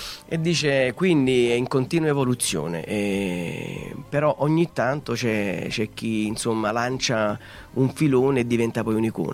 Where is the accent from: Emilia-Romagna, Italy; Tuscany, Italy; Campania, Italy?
Campania, Italy; Naples; born there; Nel quartiere San Lorenzo di Napoli. Uh-huh. Sì. Ci sono ancora tutte le mie radici lì.